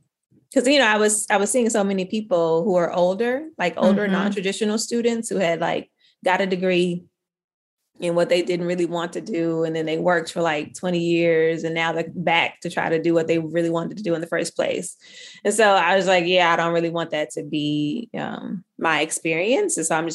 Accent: Little Rock, Arkansas, United States; I ended up transferring, to the university in my hometown, which is in Little Rock, University of Arkansas at Little Rock.

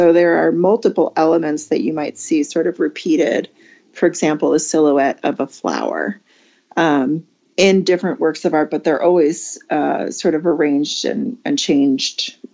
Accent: Northeast, United States; moved away as an adult; You know, after growing up in the Northeast and living there for, I guess, the first, 32, 33 years of my life

